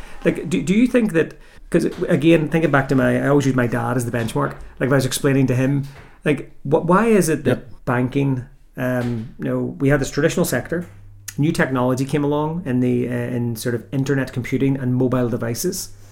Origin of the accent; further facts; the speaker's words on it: Northern Ireland, United Kingdom; accent: Northern Irish; And also with my Northern Irish accent, I can't say par.